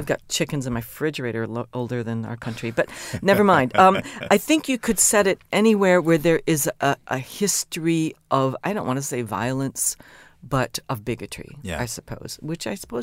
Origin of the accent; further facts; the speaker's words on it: Big Rock, Illinois, United States; Big Rock, Illinois, 560.